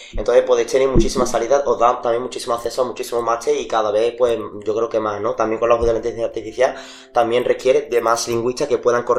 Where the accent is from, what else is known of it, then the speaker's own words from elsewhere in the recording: Coria del Río, Andalusia, Spain; now in Cádiz, Spain; me mudé de Corea del Río, que es donde yo nací y crecí, en Sevilla, a Vía Martín, ¿no? Que llevo aquí 6 años. En Cádiz, 3 en Vía Martín y casi 3 ya en Cádiz.